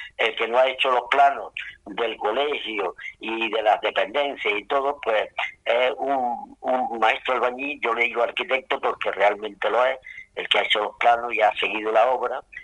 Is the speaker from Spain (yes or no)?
yes; Churriana de la Vega, Andalusia, Spain; also born or lived in El Salvador